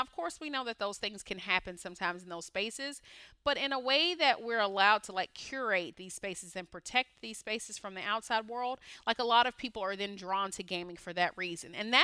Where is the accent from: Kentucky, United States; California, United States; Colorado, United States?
Kentucky, United States; I grew up in rural Kentucky. You know, a lot of people, you know, don't, whenever they hear like I'm from Kentucky, they're like, oh, you're from Louisville or Lexington. Like, not even in the city. Like, I'm from country Kentucky, rural Kentucky.